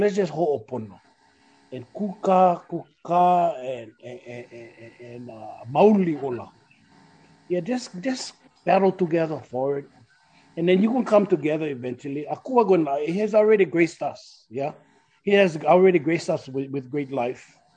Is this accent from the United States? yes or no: yes; Hawaii, United States; As a Hawaiian, we always find solution.